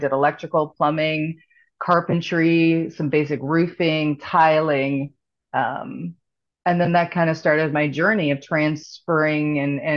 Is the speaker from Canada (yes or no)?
yes; Ontario, Canada; moved away as an adult; I'm a native Canadian, born and raised in Canada. My dad was a Mountie. We moved kind of all over the Great Lakes area of Ontario. And about 1996, I moved to Chicago